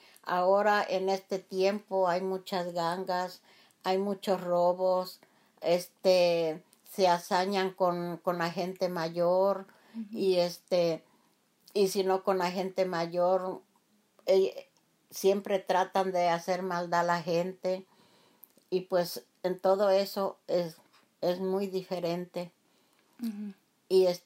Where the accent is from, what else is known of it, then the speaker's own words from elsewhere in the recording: Mexico; de una familia mexicana y yo, aunque tenga yo mis papeles, yo me siento todavía mexicana porque yo siempre voy a mi pueblo y mi México es muy lindo y querido.